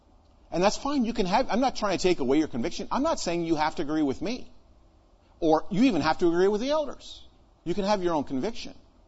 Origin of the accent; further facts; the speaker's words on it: Canada; I grew up in Canada, you know, those Canadians, they're a little overboard.